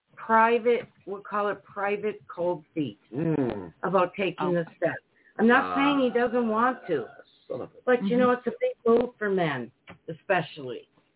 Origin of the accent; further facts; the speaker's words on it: Duluth, Minnesota, United States; Yeah, we're from Duluth.